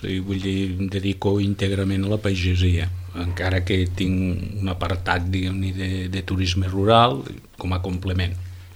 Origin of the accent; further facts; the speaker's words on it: La Serra d'Almos, Catalonia, Spain; bueno, sí, bueno, he nascut allà, vull dir, tota la vida de la Serra d'Almos